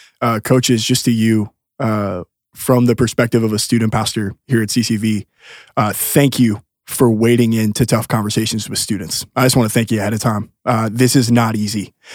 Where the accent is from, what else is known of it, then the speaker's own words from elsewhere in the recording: Tennessee, United States; So I grew up in Tennessee, been a Volunteer fan my entire life.